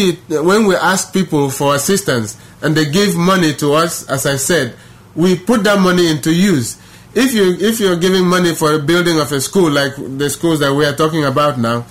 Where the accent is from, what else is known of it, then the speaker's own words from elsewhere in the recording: Amadaka, Akwa Ibom, Nigeria; I'm from Amadaka in Eastern Obolo Local Government in Akwa Ibom State. But my wife and I, we live at Agutobolo. We've been living there since 1983.